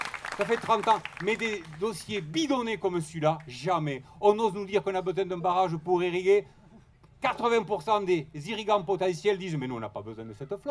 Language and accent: French; Albi, Occitanie, France; je suis d'ici. Je suis né à Albi. Ces collines, c'est mes collines de Pagnol à moi. J'ai crapahuté entre Gaillac et Cordes pendant toute mon enfance.